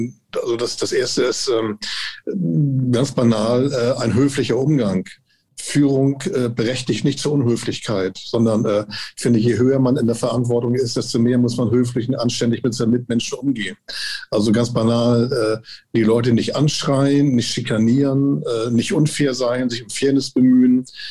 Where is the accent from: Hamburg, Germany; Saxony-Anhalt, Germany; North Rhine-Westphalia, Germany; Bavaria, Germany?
Hamburg, Germany; born there; ich bin Jahrgang 55, in Hamburg geboren, habe in Hamburg studiert, Jura.